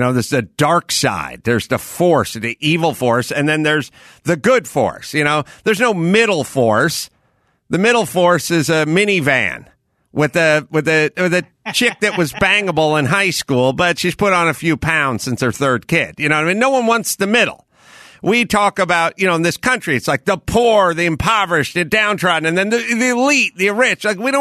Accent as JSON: {"language": "English", "town": "Los Angeles", "region": "California", "country": "United States", "said": "I'm from Los Angeles. I remember Magic and Kareem and the Skyhooks and Kobe and all that kind of stuff."}